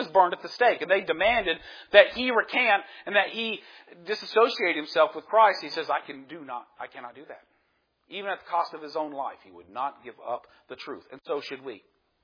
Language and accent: English; United States; I'm American, and I got rights and rights and rights.